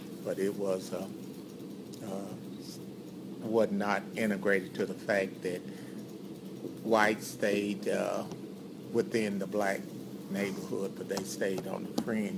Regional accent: Murfreesboro, Tennessee, United States; born there; I was born here in Murfreesboro, Rutherford County, in the, at that time, Rutherford Hospital.

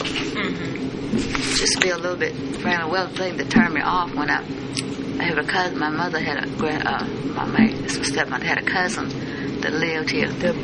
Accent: Walter Hill, Tennessee, United States; Because I was the only one from my area of Walter Hill going to high school then.

